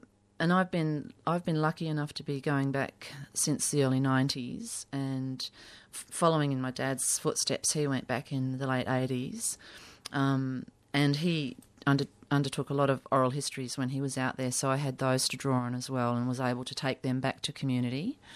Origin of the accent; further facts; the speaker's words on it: Perth, Western Australia, Australia; born there; I was born in Perth.